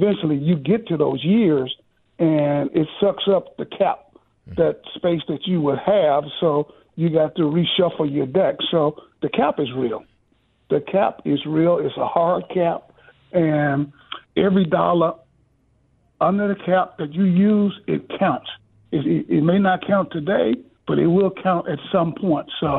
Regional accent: Muscle Shoals, Alabama, United States; I grew up in Muscle Shoals, which is, what, maybe 2 hours from there.

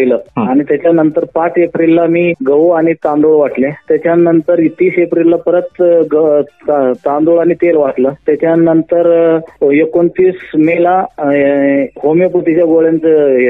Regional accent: Pimpri-Chinchwad, Maharashtra, India; माझ्या एरियामध्ये एक झोपडपट्टी आहे मी जिथून वाढलो ती बालाजीनगर झोपडपट्टी पिंपरी चिंचवड मधले

